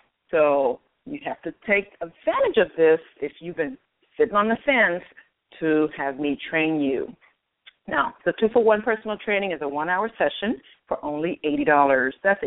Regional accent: Belize; now in Inglewood, United States; because I spent most of my life living there since I came to America from Belize.

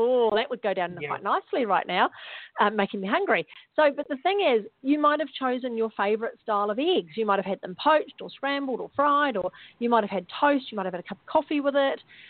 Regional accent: New Zealand; accent: New Zealand; I'm sorry for my New Zealand accent probably sounds like I'm saying something completely different

